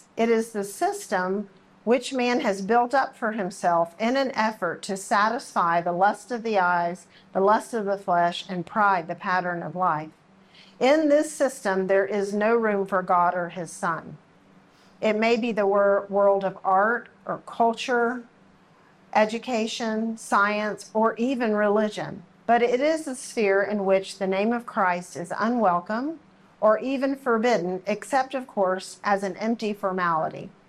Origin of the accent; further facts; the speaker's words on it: Texas, United States; Well, I'm from Texas where football is king. And like we raise our boys to be football players and our girls to be cheerleaders. That's just the way it goes down in Texas.